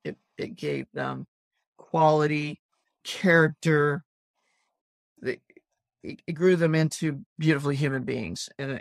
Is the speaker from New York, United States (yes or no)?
no; Massachusetts, United States; moved away as an adult; now in Los Angeles, United States; And I moved to Los Angeles from the East Coast, just outside of Boston, sight unseen. I didn't know a soul. I'd never even been to California before.